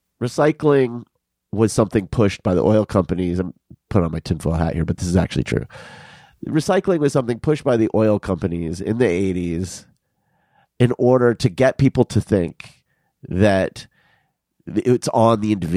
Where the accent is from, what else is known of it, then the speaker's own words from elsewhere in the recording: Tucson, Arizona, United States; You know, I was, I grew up in Tucson and I worked, I was a landscaper in fucking Tucson.